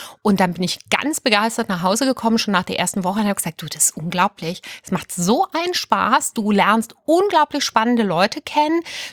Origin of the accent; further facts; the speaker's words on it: Aalen, Baden-Württemberg, Germany; also born or lived in Sweden; Ich bin ja gar keine Deutsche. Ich bin ja Schwedin und die ersten 3 Lebensjahre war ich auch noch in Schweden und dann sind meine Eltern aber nach Süddeutschland und ich bin im Ostalbkreis groß geworden, auf der Schwäbischen Alb quasi